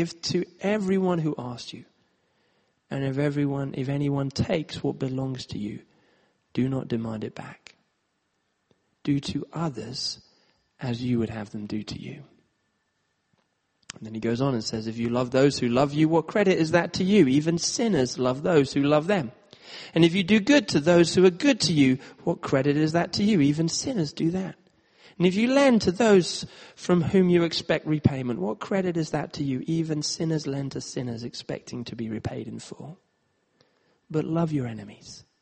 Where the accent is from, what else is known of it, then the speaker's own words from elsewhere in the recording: Nairobi, Kenya; And I grew up in Nairobi, so I had a big heart for what was going on there.